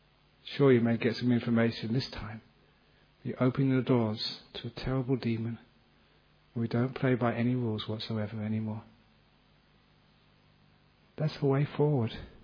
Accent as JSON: {"language": "English", "region": "England", "country": "United Kingdom", "said": "my home country was England."}